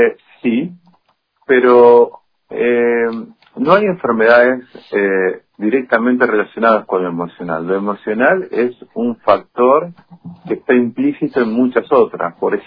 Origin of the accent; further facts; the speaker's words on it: Santa Fe, Argentina; Yo soy santafesino